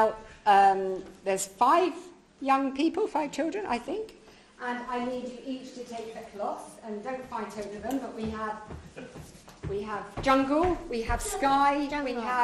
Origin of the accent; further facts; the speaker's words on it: Godalming, South East England, United Kingdom; from Godalming in Surrey.